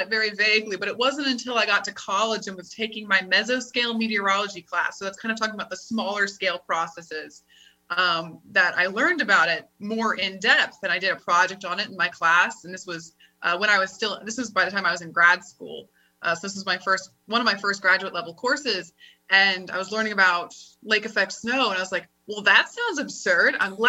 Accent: Athens, Georgia, United States; I grew up in Athens, Georgia, which is where the University of Georgia is located

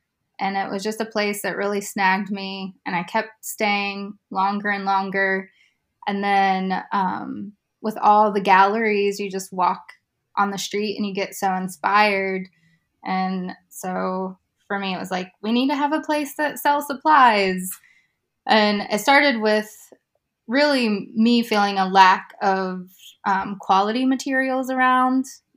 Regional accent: Fairview, West Virginia, United States; I'm actually from Fairview, West Virginia. Okay. So in Marion County.

